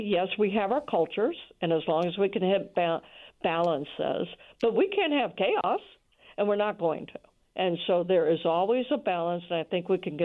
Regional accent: Memphis, Tennessee, United States; now in New Orleans, United States; I grew up in Memphis, Tennessee, and y'all was a part of our terminology there.

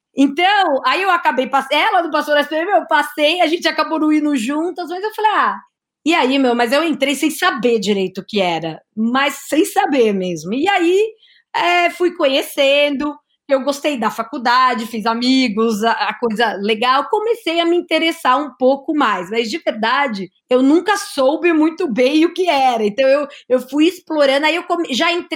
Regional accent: Mogi Mirim, São Paulo, Brazil; Eu sou do interior de São Paulo, caipira, de uma cidade chamada Mojimirim, uma cidade pequena perto de Campinas, ali.

